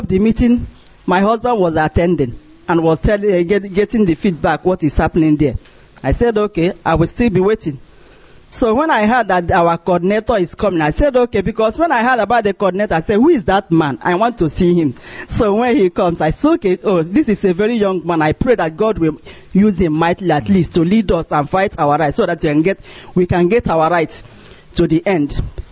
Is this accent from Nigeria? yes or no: yes; Aba, Imo, Nigeria; I'm from Imo State, in Aba.